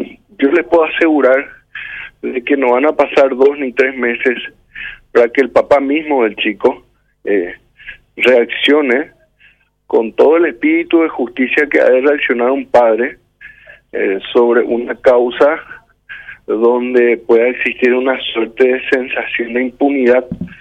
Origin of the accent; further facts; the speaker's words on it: Paraguay; nosotros como paraguayos